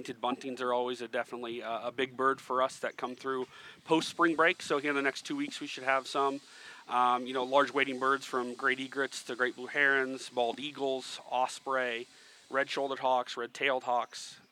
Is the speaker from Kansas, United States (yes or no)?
yes; Kansas, United States; now in Florida, United States; Growing up in Kansas, I moved down here for an internship to finish my degree in recreation